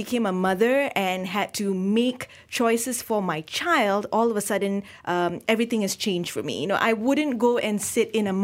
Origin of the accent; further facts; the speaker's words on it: Malaysia; as a Malaysian